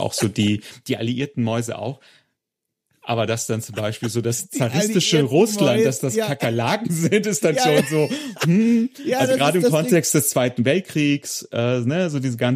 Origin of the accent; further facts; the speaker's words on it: Hildesheim, Lower Saxony, Germany; ah ja, das ist aus meiner Heimatstadt, das ist der Marktplatz